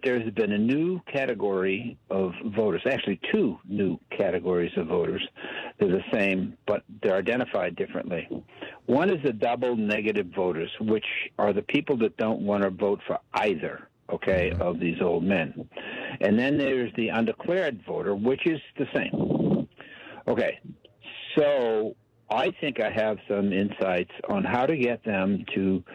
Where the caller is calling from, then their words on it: Washington, United States; I'm in Washington State